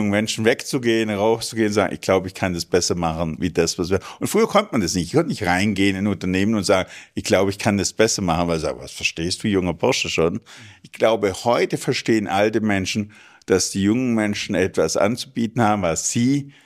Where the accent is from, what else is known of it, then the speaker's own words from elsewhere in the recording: Germany; Das ist so eine, das sage ich jetzt als Deutscher, so eine Kombination zwischen Hubris und Arroganz.